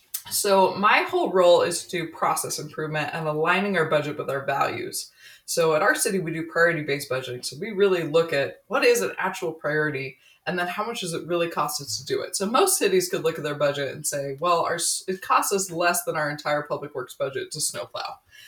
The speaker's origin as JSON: {"language": "English", "region": "Utah", "country": "United States", "tie": "born or raised there", "said": "I was born and raised in Utah County."}